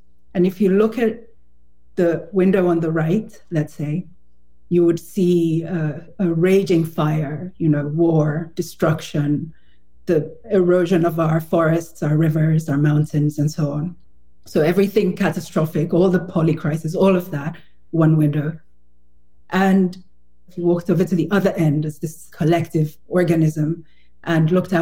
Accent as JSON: {"language": "English", "country": "Nigeria", "said": "as a Nigerian specifically, when I've gone to vote in Nigeria"}